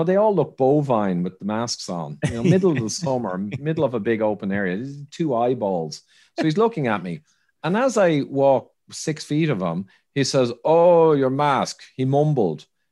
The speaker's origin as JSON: {"language": "English", "country": "Ireland", "said": "But Ireland's my home country, so I don't wear one."}